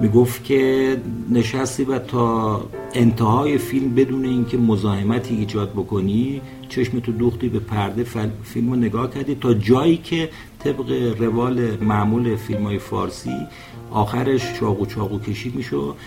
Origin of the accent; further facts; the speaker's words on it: Tehran, Tehran Province, Iran; born there; در محله باغ سبا